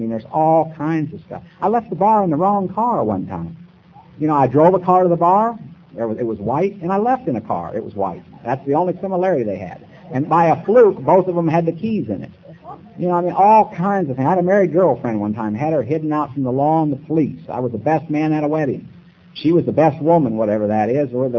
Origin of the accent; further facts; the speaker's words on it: Nebraska, United States; You know, where I grew up in Nebraska is textbook alcoholism.